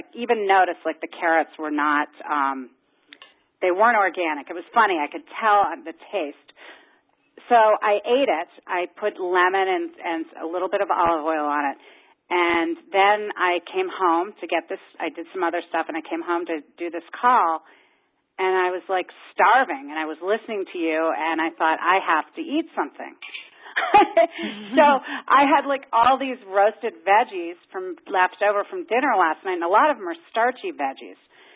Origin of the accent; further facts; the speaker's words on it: Pittsburgh, Pennsylvania, United States; I'm from Pittsburgh.